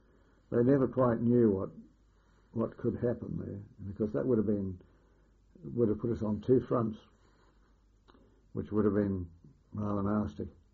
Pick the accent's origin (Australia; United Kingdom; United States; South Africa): Australia; So it wasn't common knowledge that we were Australians until a later date.